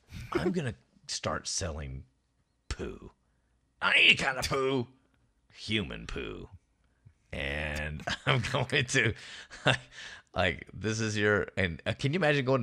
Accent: United States; It's all right. I'm American.

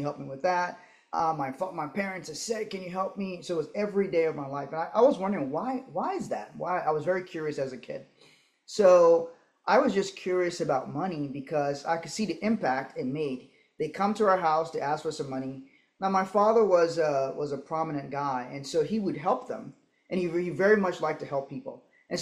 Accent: Liberia; Well, I grew up in Liberia, West Africa.

